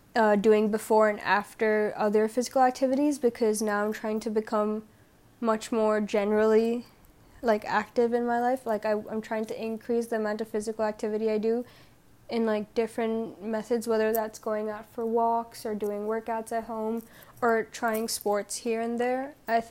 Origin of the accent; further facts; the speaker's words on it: India; since I'm from India